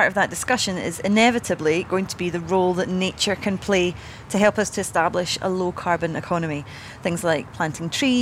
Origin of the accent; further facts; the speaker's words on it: Glasgow, Scotland, United Kingdom; now in Edinburgh, United Kingdom; I'm a city girl. I was brought up in Glasgow, I worked in Aberdeen, and now I live in Edinburgh. In fact, right now I'm not too far from the top of Arthur's Seat